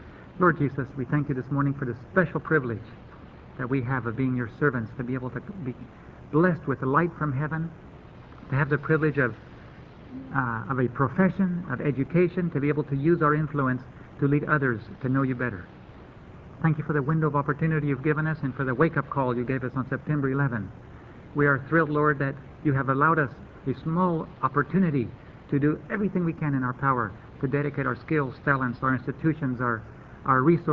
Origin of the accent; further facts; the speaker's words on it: Bolivia; I grew up with her in Bolivia.